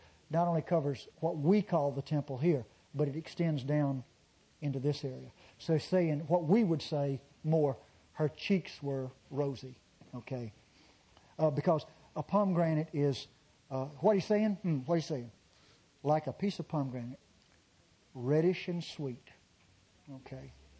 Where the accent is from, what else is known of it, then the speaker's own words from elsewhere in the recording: the South, United States; Now, I'm from the Old South. I'm 57.